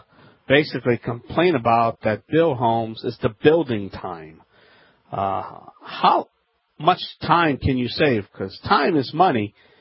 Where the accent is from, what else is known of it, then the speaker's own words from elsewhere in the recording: Louisiana, United States; from the Bayou Land